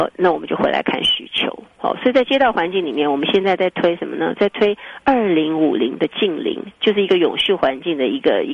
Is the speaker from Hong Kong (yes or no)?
no; Taiwan